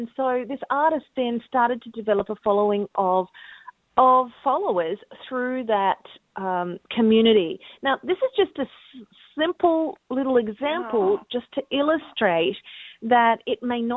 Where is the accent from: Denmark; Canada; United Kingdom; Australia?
Australia; now in United States; I'm from Australia and living in America. I'm a singer.